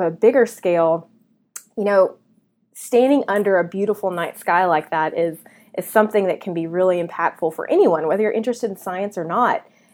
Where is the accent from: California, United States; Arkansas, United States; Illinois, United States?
Arkansas, United States; Bee Branch; The town I grew up in Arkansas really is a tiny, tiny little town. It's called Bee Branch. That's the name of the town.